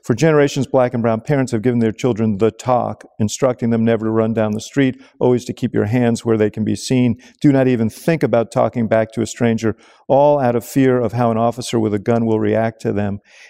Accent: New York, United States; I grew up in New York as well.

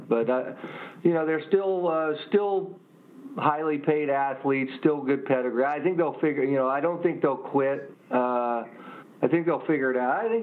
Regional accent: Las Vegas, Nevada, United States; I mean, I grew up in Las Vegas.

